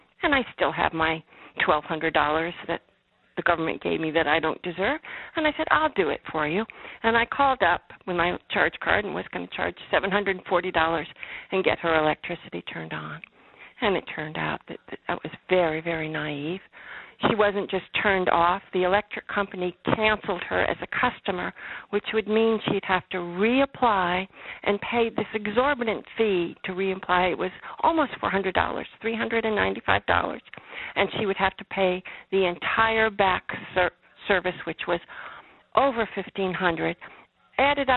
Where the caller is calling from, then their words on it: Muncie, Indiana, United States; I'm calling you from Muncie.